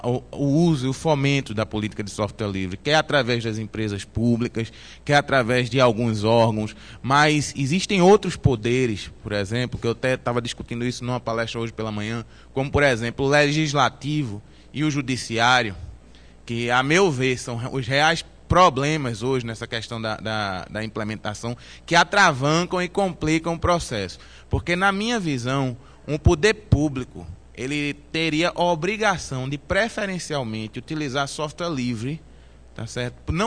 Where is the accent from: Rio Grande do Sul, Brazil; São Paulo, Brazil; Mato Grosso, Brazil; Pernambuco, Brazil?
Pernambuco, Brazil; Recife; Eu já encontrei pessoas na escola técnica lá em Recife, minha terra.